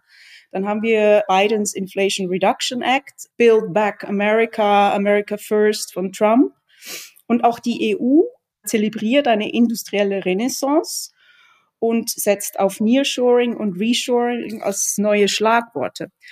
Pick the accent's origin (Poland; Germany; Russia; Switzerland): Switzerland; als Schweizerin verfolge ich die Zollverhandlungen der Schweiz mit der USA gerade